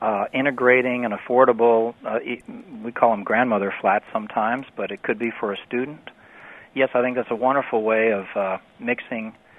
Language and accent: English; New Orleans, Louisiana, United States; I come from New Orleans, where we have wonderful housing stock of double shotgun houses.